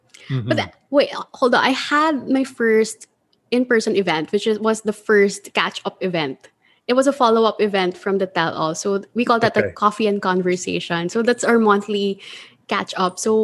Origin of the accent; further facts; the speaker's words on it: Philippines; I'm just from the Philippines. I don't think the world will embrace me.